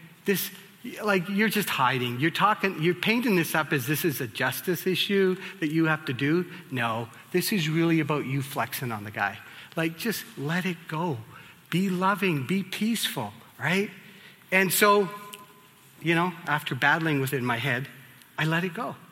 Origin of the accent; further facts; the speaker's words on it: Vancouver, British Columbia, Canada; I grew up in East Van where, you know, you don't let people talk that like with you.